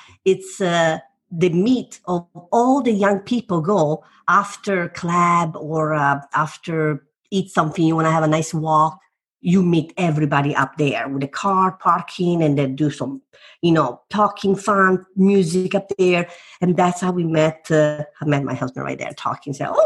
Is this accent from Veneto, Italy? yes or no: yes; Vicenza, Veneto, Italy; also born or lived in southern Italy; Cosenza, and my father is from Vicenza. So I grew up both places. I did a little bit, a couple of years in down south, and then the rest of my growing up in Vicenza.